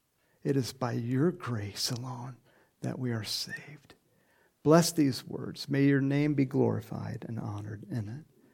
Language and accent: English; California, United States; when I grew up in California, sometimes we'd have an earthquake